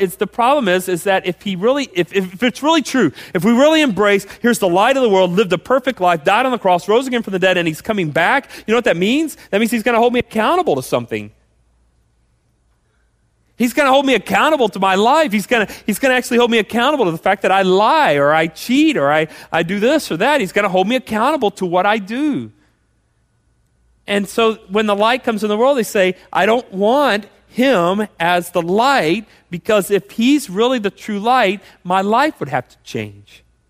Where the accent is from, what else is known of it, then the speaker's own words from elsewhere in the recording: Austin, Texas, United States; so I grew up in Austin, so I drive this road a lot.